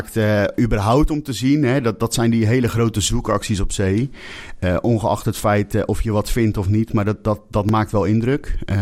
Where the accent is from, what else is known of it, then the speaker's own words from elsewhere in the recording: Katwijk, South Holland, Netherlands; dan kunnen we zeggen, we zijn geboren en getogen in Katwijk